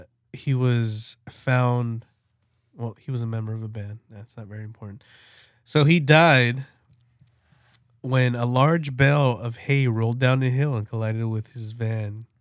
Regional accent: California, United States; I saw Tulare County. And, you know, my hometown is in Tulare County.

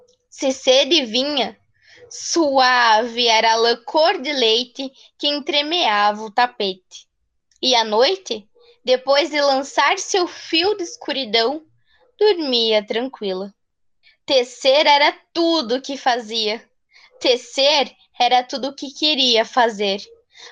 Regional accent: Xanxerê, Santa Catarina, Brazil; sou de Xanxerê, estudante do ensino médio, integrado ao técnico em informática

